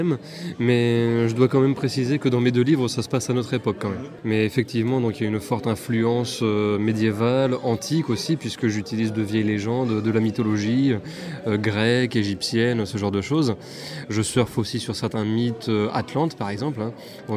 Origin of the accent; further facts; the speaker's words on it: Chauny, Hauts-de-France, France; je viens de Chauny, donc je suis né à Chauny, je vis Chauny, je dors Chauny, j'ai fait mes études là-bas.